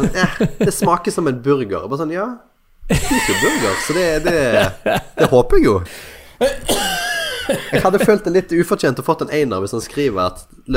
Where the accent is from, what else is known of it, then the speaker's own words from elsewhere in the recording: Kopervik, Rogaland, Norway; Vi har aldri hatt frokostblanding hjemme i Kopervik.